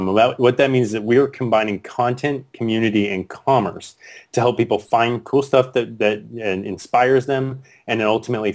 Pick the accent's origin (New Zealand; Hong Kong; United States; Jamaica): United States; California; I was born and raised, I was raised in the Silicon Valley. So grew up seeing the startup ecosystem develop